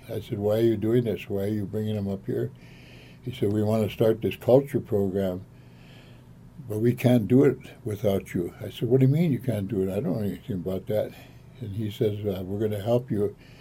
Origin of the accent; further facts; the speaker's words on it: United States; You know I'm an Indian. Anybody says anything bad about an Indian, they got to fight.